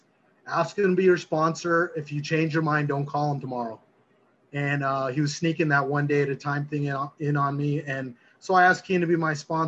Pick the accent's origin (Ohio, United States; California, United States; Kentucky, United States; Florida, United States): California, United States; Los Angeles; I was born in Los Angeles. My parents were actually born in Los Angeles. And so I've grown up